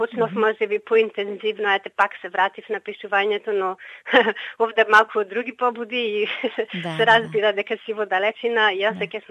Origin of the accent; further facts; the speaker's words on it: Ptichari, Pelagonia, North Macedonia; Јас потекнувам од село Птичари, Битолско.